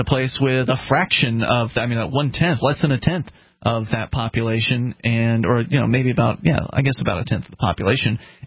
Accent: Florida, United States; like I was from Florida originally

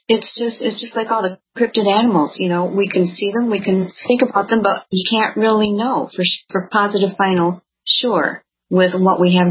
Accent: Elkhorn, Wisconsin, United States; people around my hometown of Elkhorn, Wisconsin, were saying there was something out on a country road called Bray Road

